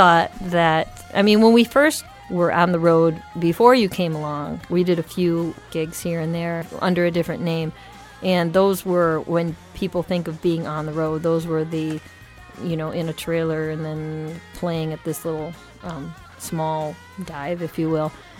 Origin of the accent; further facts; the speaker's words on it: Agawam, Massachusetts, United States; also born or lived in Springfield; I did. Well, I was born in Springfield, and when I was about 10, we moved to Agawam, where I'm happy to say I had a very happy childhood going to school there.